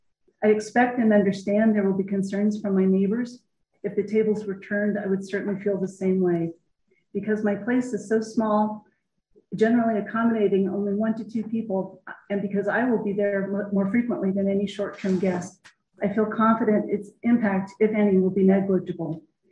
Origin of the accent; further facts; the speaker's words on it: Albuquerque, New Mexico, United States; I hail from Albuquerque, New Mexico, and have explored, lived in, and loved the desert and mountain Southwest all my life.